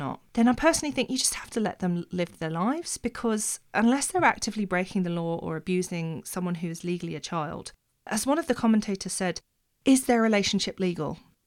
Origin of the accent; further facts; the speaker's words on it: Australia; as an Aussie who was born in the 80s